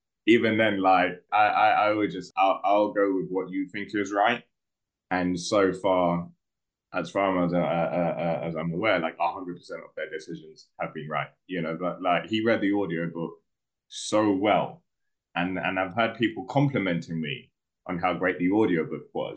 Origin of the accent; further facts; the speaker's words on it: Peckham, London, United Kingdom; I grew up in Peckham at a time before Sour Bread and Smashed Abbo, where there was like, you know, there was a bit of a stigma, you know, to growing up, especially I grew up in the North Peckham estate